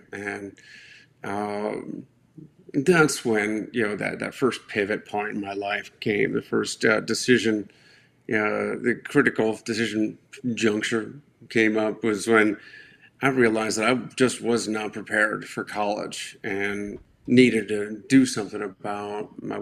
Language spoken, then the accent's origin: English; Ohio, United States; I grew up in Northeast Ohio.